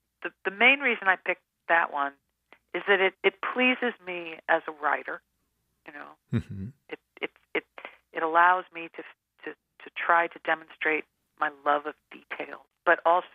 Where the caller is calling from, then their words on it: Virginia, United States; From Virginia.